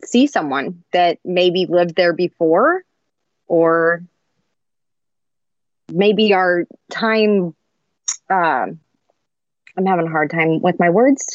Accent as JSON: {"language": "English", "town": "Godfrey", "region": "Illinois", "country": "United States", "said": "I'm from Godfrey. Like, I'm a hygienist and a mom."}